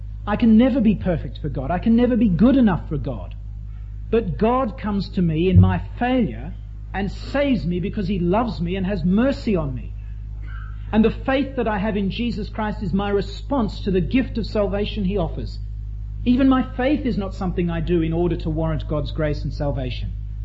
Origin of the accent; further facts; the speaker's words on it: Australia; because we're Australian